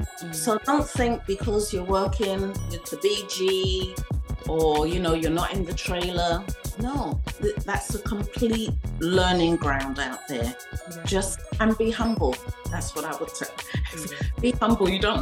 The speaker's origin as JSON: {"language": "English", "region": "London", "country": "United Kingdom", "tie": "born or raised there", "also_born_or_lived": "Ghana", "lives_now": "Brooklyn, United States", "said": "I was born in Ghana, West Africa. Mm-hmm. I went to school in London, England."}